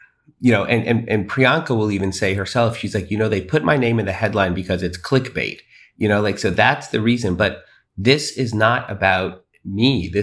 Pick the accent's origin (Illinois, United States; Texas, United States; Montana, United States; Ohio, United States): Texas, United States; growing up in Texas, we ate two kinds of food.